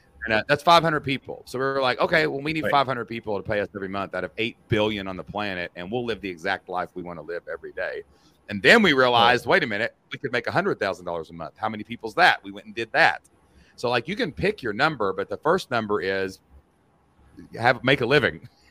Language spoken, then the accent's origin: English; Kentucky, United States; well, son, I'm from Kentucky